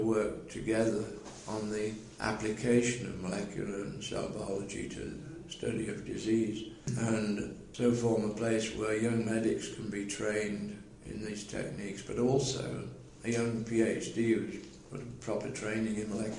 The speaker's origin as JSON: {"language": "English", "town": "Liverpool", "region": "North West England", "country": "United Kingdom", "said": "I came from Liverpool, but before I joined my training, I spent nearly 5 years in the States"}